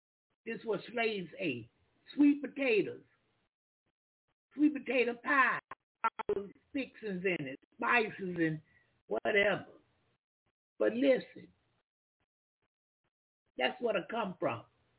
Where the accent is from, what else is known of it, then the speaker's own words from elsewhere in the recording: Jacksonville, Florida, United States; I'm telling people, I was raised up over on Beaver Street in Jacksonville, Florida.